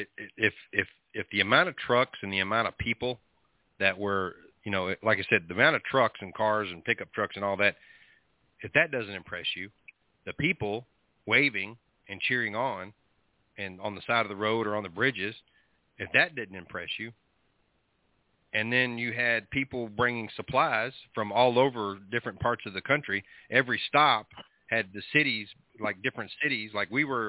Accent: United States; joy of thank God I'm American.

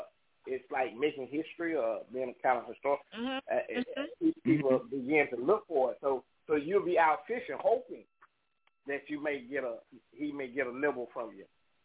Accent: Florida, United States; now in Memphis, United States; I'm from Florida, so when I got here to Memphis, Memphis is catfish heaven, country.

